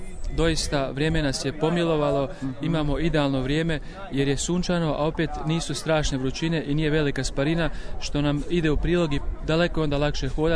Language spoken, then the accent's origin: Croatian; Slavonski Brod, Brod-Posavina County, Croatia; Rodom sam iz Slavonskog Broda.